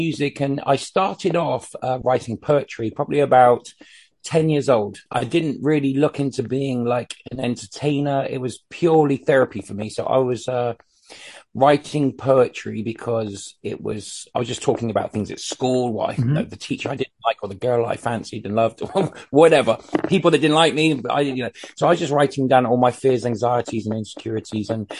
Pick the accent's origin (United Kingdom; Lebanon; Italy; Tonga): United Kingdom; Bristol, South West England; I was from Bristol in the UK.